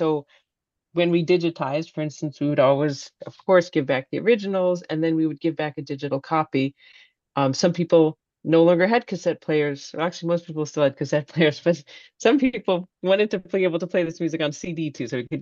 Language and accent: English; San Francisco, California, United States; I grew up in California, in San